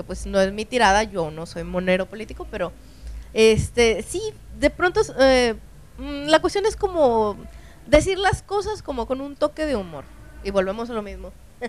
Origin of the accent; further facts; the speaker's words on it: Mexico; Siento que los mexicanos disfrazamos, bueno, enmascaramos